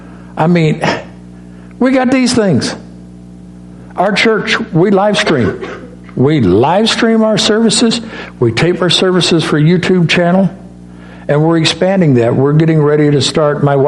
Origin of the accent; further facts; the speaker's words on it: Missouri, United States; also born or lived in Arkansas; And I grew up in Missouri and Arkansas in the mountains in the Bible Belt.